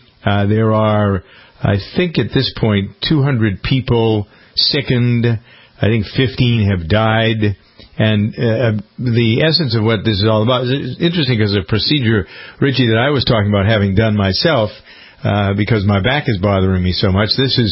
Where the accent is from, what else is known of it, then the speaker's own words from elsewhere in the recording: Framingham, Massachusetts, United States; Actually, the story starts in my hometown of Framingham, Massachusetts, with a compounding pharmacy.